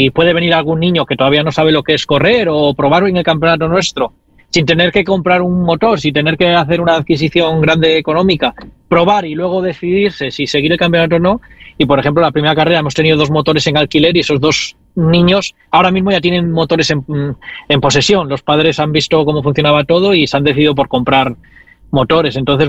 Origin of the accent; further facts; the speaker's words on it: Torrelavega, Cantabria, Spain; Sí, yo soy de Torrelavega